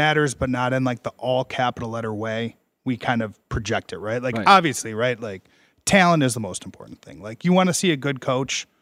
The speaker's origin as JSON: {"language": "English", "town": "Chicago", "region": "Illinois", "country": "United States", "said": "I'm from Chicago."}